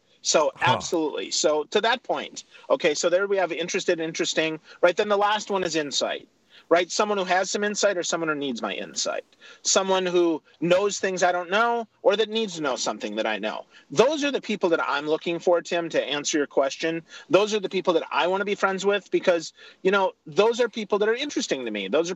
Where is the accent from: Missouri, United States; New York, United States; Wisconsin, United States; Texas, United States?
Wisconsin, United States; I'm from Wisconsin. I'm not a big fan of Illinois